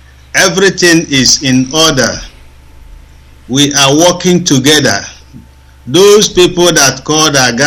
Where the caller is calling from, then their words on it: Germany; No, I'm calling from Germany